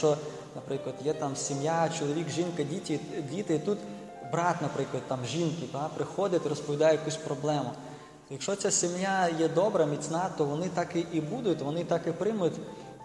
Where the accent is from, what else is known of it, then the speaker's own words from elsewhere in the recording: Brest, Brest Region, Belarus; це було в моєму рідному місті, в Бресті.